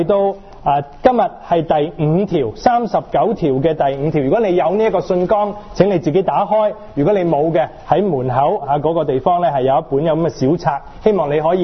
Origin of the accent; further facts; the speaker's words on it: China; 我们中国人来的嘛，我们是翘埋双手安安静静坐在这里，很有秩序的嘛